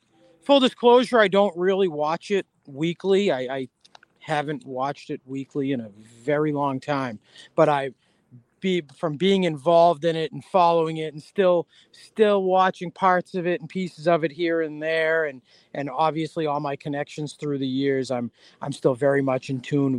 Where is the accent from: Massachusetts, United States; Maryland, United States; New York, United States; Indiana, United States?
Massachusetts, United States; Boston; So I was born in the early 80s. So I just turned 40 a week or two ago. So born in 82, I didn't start watching wrestling until probably 89, 90, and grew up in Boston.